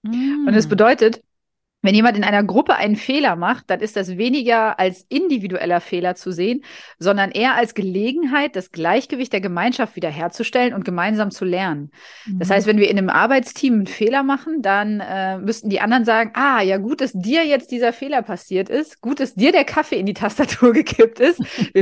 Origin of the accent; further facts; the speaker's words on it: Germany; so als Deutsche